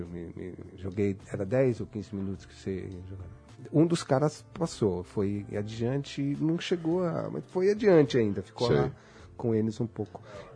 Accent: São Paulo, Brazil; also born or lived in Lins; Quando eu era criança, eu morei um tempinho no interior. Sou de São Paulo, morei um tempo inteiro com a família, né? Quando eu era criança. Depois a gente voltou pra cá, ficamos 4 anos lá. Foi em Lins.

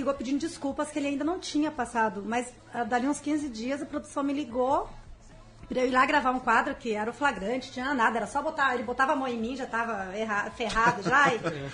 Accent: Paraná, Brazil; born there; also born or lived in Santa Catarina / Rio Grande do Sul; now in São Paulo, Brazil; Eu nasci no Paraná. Mas eu morei em Santa Catarina.

